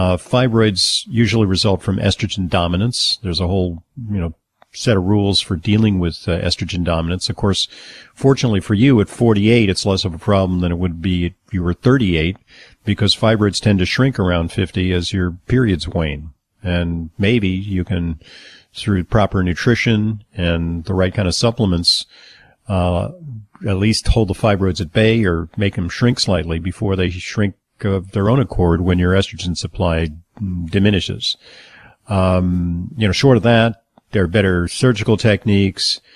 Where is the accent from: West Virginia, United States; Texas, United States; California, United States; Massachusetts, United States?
California, United States; Santa Monica; Well, I'm from Santa Monica.